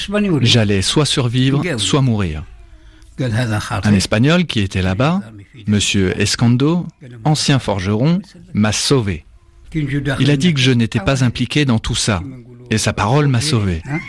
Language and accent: French; Sidi Bel Abbès, Sidi Bel Abbès Province, Algeria; now in France; Ce jour-là, j'étais caché chez moi à Bel Abbès.